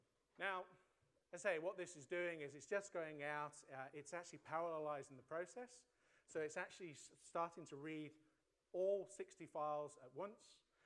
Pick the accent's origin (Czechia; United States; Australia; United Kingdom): Australia; Melbourne, Victoria; so I'm actually from Melbourne myself